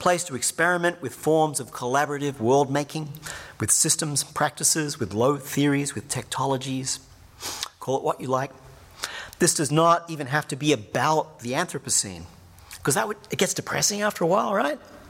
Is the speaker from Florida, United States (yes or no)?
no; New York, United States; who's written a book about New York, my hometown